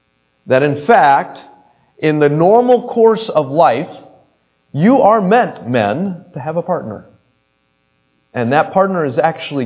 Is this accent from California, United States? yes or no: no; Denver, Colorado, United States; born there; and of course I remember I was born in Denver, Colorado, so the manly men, we were cowboys, all right?